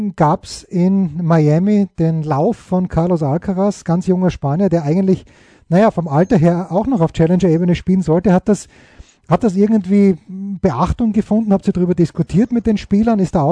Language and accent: German; Styria, Austria; Ich bin Steirer